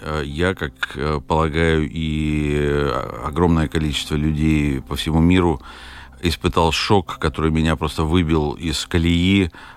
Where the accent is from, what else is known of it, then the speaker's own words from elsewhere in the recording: Lviv, Lviv Oblast, Ukraine; moved away as an adult; also born or lived in Moscow; now in Latvia; коль скоро я родился во Львове и вырос там, и окончил школу, и из Львова я уехал учиться в Москву, где потом остался работать.